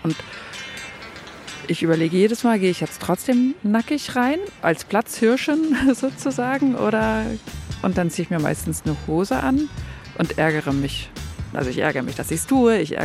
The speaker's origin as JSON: {"language": "German", "region": "Baltic coast", "country": "Germany", "tie": "born or raised there", "said": "Also ich bin an der Ostsee groß geworden und FKK war Gang und Gäbe."}